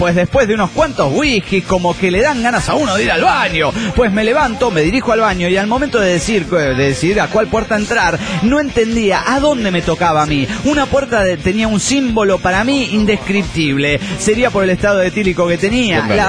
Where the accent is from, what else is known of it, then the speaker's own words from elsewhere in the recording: Nuevo Laredo, Tamaulipas, Mexico; de Nuevo Laredo, Tamaulipas, México.